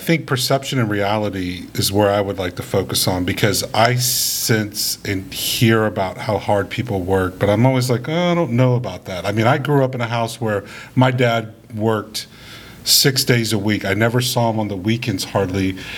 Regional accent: New Orleans, Louisiana, United States; those initial years when I was growing up in New Orleans, I never saw my dad.

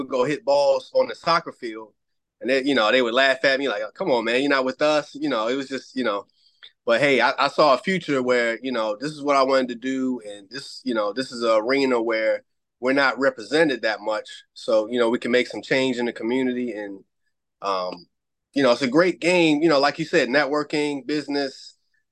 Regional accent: Owings Mills, Maryland, United States; also born or lived in Randallstown; Owings Mills, Randallstown area.

